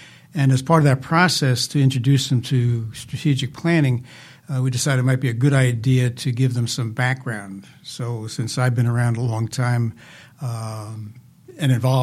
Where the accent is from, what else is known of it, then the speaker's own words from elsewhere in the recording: Jersey City, New Jersey, United States; born there; I was born in Jersey City, where the Margaret Haig Maternity Hospital was New Jersey's biggest baby factory.